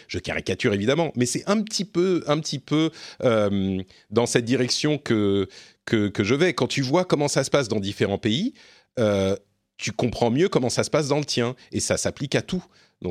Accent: France; des principes qui fonctionnent chez nous en France.

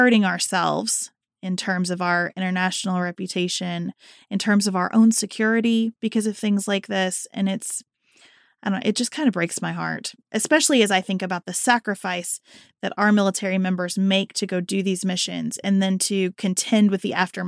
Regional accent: Kentucky, United States; maybe because I'm from Kentucky, but 40,000 votes seems fairly significant to me.

